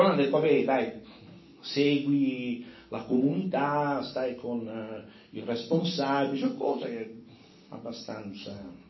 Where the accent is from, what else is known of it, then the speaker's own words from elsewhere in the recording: Milan, Lombardy, Italy; Milano per me è la mia vera patria, amo la mia terra